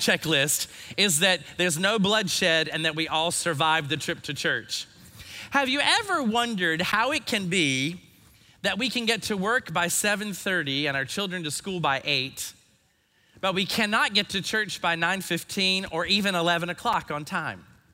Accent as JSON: {"language": "English", "region": "North Carolina", "country": "United States", "tie": "born or raised there", "said": "Now, I don't know about you, but I grew up in North Carolina and we did not use the word haughty very much."}